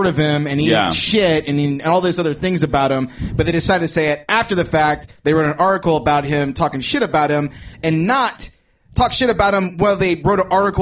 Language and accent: English; Guam